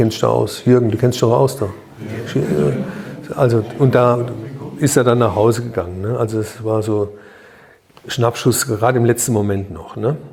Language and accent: German; Germany; ich bin aus Deutschland